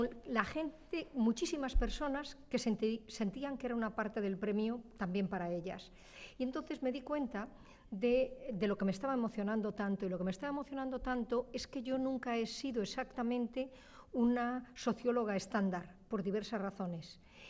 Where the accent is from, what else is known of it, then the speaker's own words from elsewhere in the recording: Castile and León, Spain; born there; he nacido en León, en la provincia de León, en El Bierzo, y soy catedrática de Sociología en la Universidad de Valencia.